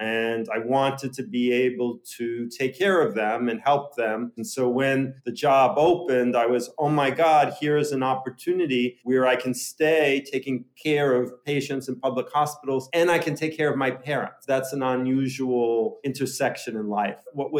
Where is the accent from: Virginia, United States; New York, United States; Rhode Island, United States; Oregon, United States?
New York, United States; Brooklyn; I grew up in Sheepshead Bay, Brooklyn.